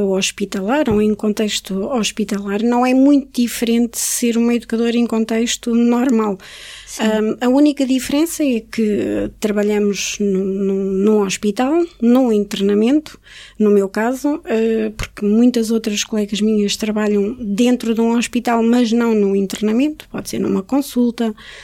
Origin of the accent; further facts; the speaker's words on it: Aveiro, Portugal; a minha incidência sempre foi Coimbra, porque eu sou de Aveiro